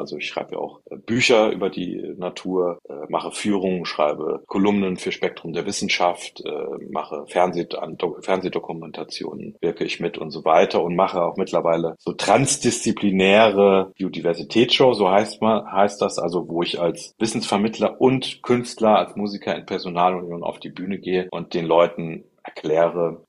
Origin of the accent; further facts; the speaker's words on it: Rhineland-Palatinate, Germany; ich komme ja hier aus dem Westerwald und war auf dem erzkonservativen Gymnasium